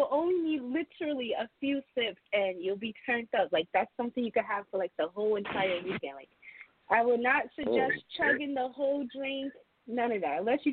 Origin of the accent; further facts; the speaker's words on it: Bronx, New York, United States; I'm from the Bronx.